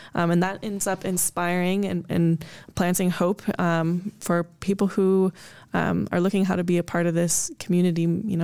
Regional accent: Singapore; So I grew up overseas in Southeast Asia.

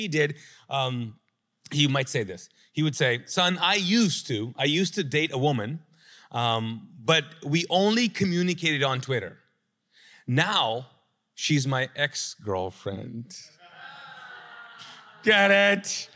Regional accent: Pakistan; He was Pakistani, I'm Pakistani, so grew up, you know, in Pakistani household.

